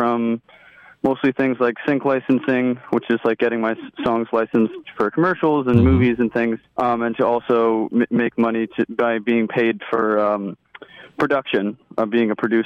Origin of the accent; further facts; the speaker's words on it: Croton-on-Hudson, New York, United States; I'm from Croton-on-Hudson. I grew up here, went to all the way through high school here. I went to college in New York City at City College.